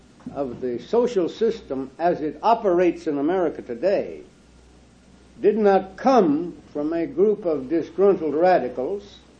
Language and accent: English; Ireland; But being an Irishman, I know that it's larded with a lot of blarney.